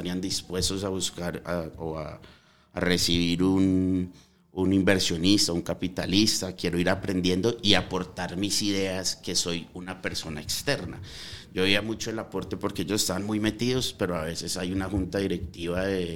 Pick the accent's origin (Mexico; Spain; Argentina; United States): United States; Yo crecí en Estados Unidos